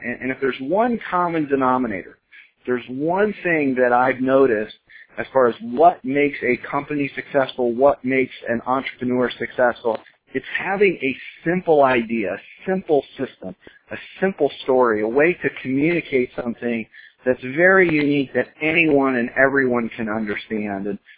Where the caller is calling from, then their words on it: Boca Raton, Florida, United States; I'm calling in from Boca Raton, Florida tonight.